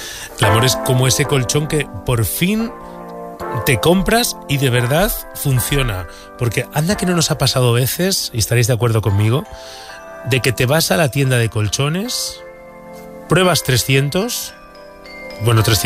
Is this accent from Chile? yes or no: no; Burgos, Castile and León, Spain; en nuestro país, en España, concretamente en mi tierra, en Burgos.